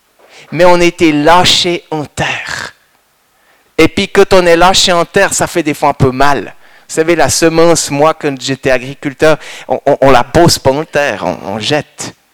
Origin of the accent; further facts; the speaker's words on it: Moudon, Vaud, Switzerland; moi je viens de Moudon, puis longtemps je disais, ah Moudon c'est quand même difficile, hein, on a un peu de peine.